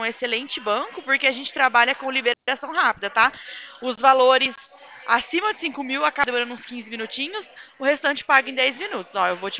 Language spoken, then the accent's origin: Portuguese; São Paulo, Brazil; meu DDD é 19, eu sou aqui do interior de São Paulo.